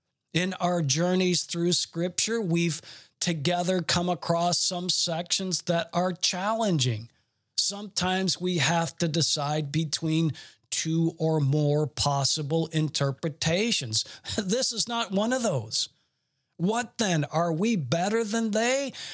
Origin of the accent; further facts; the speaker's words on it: Garden City, Michigan, United States; born there; I was born in Garden City, Michigan, which immediately tells you that I am a U.S. citizen by birth